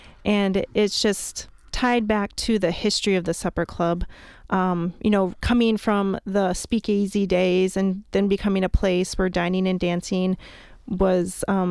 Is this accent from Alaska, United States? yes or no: no; Oneida, Wisconsin, United States; moved away as an adult; also born or lived in Chicago; Well, I grew up in Wisconsin, right outside of Green Bay in Oneida, and I went to school in Chicago.